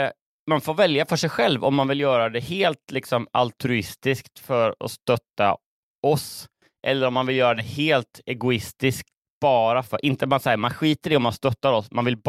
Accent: Kalmar, Kalmar County, Sweden; i Kalmar, där vi växte upp då

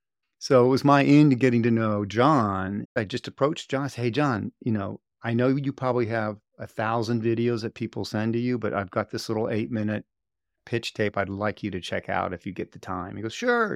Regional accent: Sarasota, Florida, United States; Well, I grew up in Sarasota, Florida, on basically an island key called Lombok Key. Spent most of my childhood there, kind of being a little bit of a beach bum

